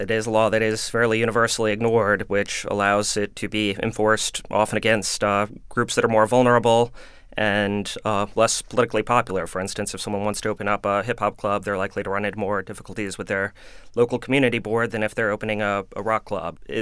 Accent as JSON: {"language": "English", "town": "New Orleans", "region": "Louisiana", "country": "United States", "tie": "born or raised there", "said": "It's a New Orleans thing. I grew up in New Orleans, and there a lot of the bars have laundry"}